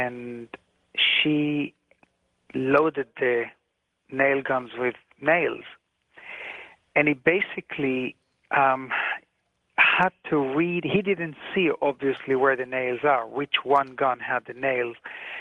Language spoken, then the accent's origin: English; Tel Aviv, Tel Aviv District, Israel; I'm an Israeli. I was born in Tel Aviv, and it was the best country to produce such a show.